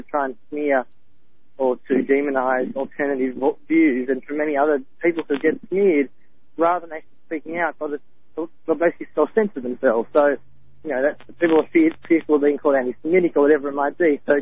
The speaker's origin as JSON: {"language": "English", "country": "Australia", "said": "It was firstly to say that as a Jew, as an Australian Jew based in Sydney, there is not just one Jewish position."}